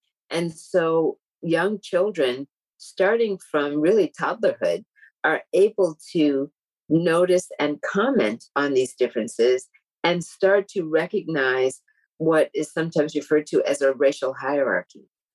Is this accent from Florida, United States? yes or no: yes; Tallahassee, Florida, United States; born there; I was born in Tallahassee, Florida, at a time when the South was still very much ruled by a system of segregation, Jim Crow segregation, as we called it.